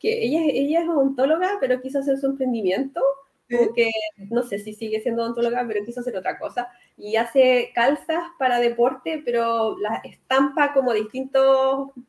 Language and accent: Spanish; Chile; porque soy de Chile